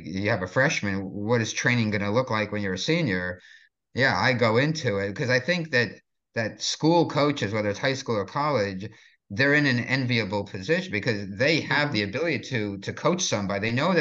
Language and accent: English; New Jersey, United States; I grew up in New Jersey, and the whole East Coast, they have three seasons.